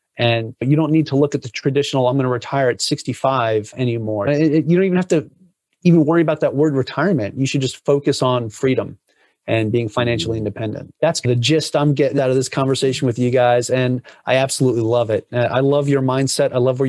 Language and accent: English; Long Island, New York, United States; I grew up on Long Island, New York. So I know what it's like to have that snow day and wake up and look outside